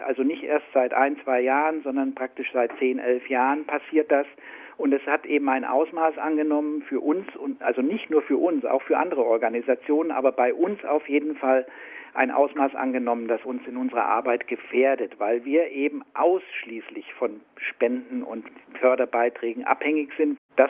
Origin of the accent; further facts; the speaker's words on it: Nuremberg, Bavaria, Germany; moved away as an adult; dass ich persönlich Wurzeln in Nürnberg habe. Ich bin Nürnberger. Mich hat es aus beruflichen Gründen Mitte der 70er Jahre hier hochverschlagen